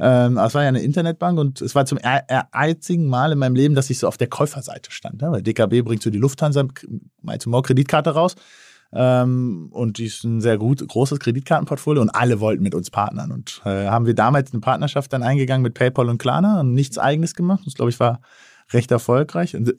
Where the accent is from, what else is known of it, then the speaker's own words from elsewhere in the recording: Berlin, Germany; born there; als gebürtiger Berliner